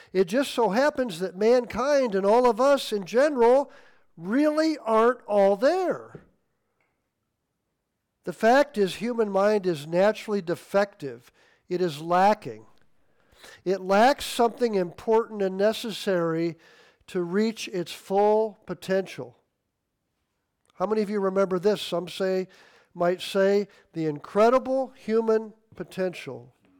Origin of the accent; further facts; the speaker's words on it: Midwest, United States; We use that a lot growing up in the Midwest.